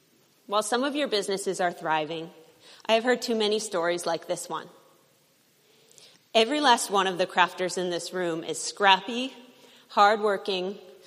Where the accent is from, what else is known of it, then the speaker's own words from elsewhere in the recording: Midwest, United States; Growing up in the Midwest, I can tell you that when Kansas gets on board, the tipping point has been reached.